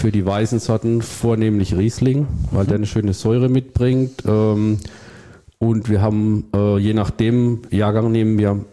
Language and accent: German; Rhineland-Palatinate, Germany; Also ich bin auch Pfälzer mit Leib und Seele